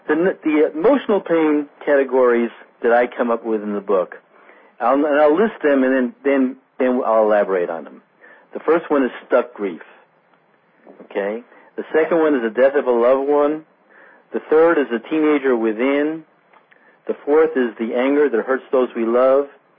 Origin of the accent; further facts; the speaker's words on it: New Jersey, United States; Like, I remember growing up in New Jersey, and it seems like the Holocaust was something that was never discussed in the 60s.